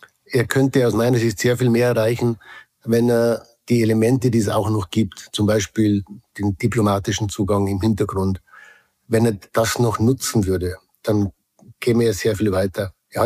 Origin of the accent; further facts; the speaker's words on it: Switzerland; ich bin ja auch Schweizer